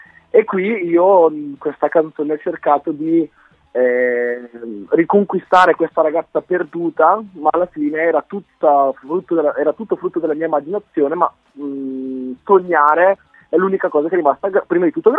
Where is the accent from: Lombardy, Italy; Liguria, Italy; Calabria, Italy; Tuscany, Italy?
Lombardy, Italy; io parto da un piccolo paesino montano della provincia di Brescia. Vabbè, si sente dall'accento, sicuramente non pensano che vengo da Catanzaro.